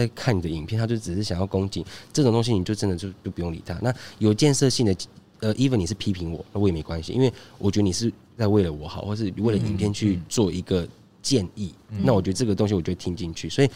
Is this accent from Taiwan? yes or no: yes; Taiwan; 我是台湾人